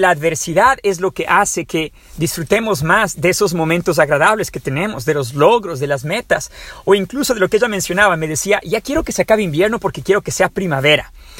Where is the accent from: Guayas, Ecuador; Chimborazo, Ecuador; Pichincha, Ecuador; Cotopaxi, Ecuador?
Pichincha, Ecuador; Quito; now in Ukraine; mucho más tranquilo, seguro que Quito, mi ciudad natal, donde vivíamos